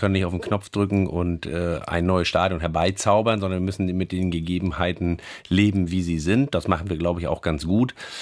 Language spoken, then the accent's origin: German; Northern Germany, Germany; aber das sagt man von uns Norddeutschen ja auch